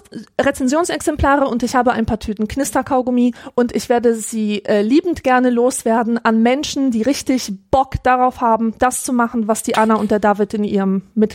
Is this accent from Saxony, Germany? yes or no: no; Grevenbroich, North Rhine-Westphalia, Germany; da sieht's ja aus, in dieser Stadt, exakt wie in Grevenbroich, wo ich aufgewachsen bin.